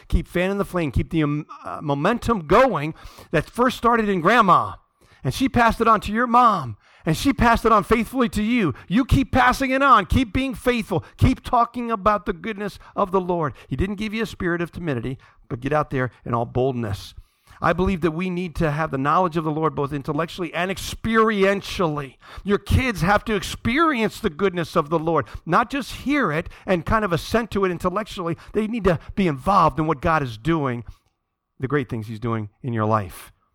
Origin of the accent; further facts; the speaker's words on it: Green Brook, New Jersey, United States; He lives in Greenbrook, my hometown, and I had to go pick up something from his house